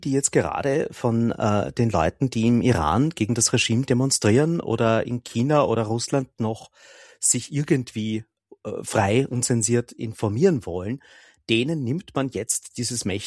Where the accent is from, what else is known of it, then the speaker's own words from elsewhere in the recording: Austria; Dafür sind wir Österreicher zu renitent.